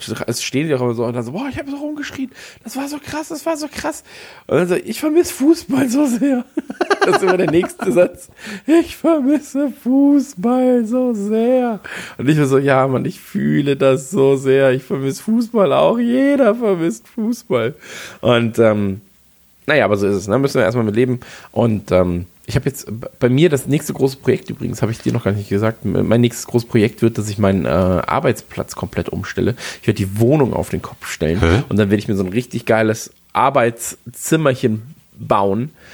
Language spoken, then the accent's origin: German; Duisburg, North Rhine-Westphalia, Germany; born or raised there